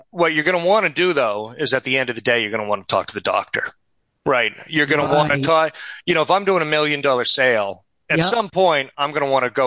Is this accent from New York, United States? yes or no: no; Boston, Massachusetts, United States; I'm from the Boston area.